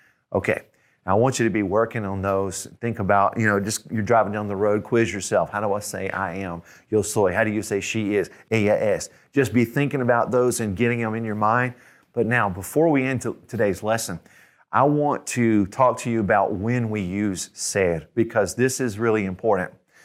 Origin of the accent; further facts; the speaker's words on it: Georgia, United States; I am from Georgia. That's always going to be said. Never will change. That's who I am as part of my identity.